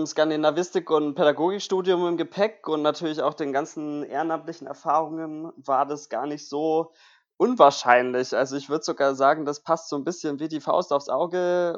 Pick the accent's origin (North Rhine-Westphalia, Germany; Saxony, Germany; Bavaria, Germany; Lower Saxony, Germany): Bavaria, Germany; Erlangen; now in Sweden; in Erlangen und war da lange auch Sippenführer und auch 5 Jahre in der Stammesführung